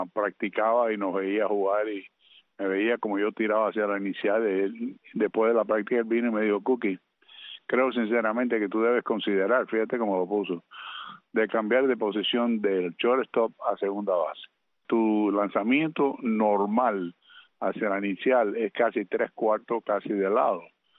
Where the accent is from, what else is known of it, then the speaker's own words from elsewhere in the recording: Havana, Cuba; born there; Yo nací en La Habana, naturalmente, en el año 1939.